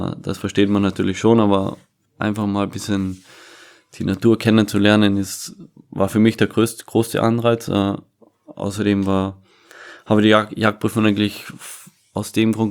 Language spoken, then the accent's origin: German; Sirnitz, Carinthia, Austria; Meine wichtigsten Freunde sind bei mir daheim in Sirnitz, in meinem Heimatdorf. Meine Familie ist daheim, meine Freunde sind daheim.